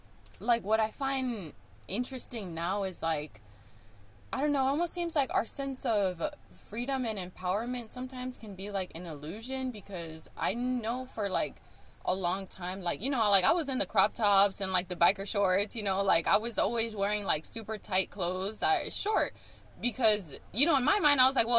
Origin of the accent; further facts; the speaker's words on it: United States; especially growing up in America, like, we get influenced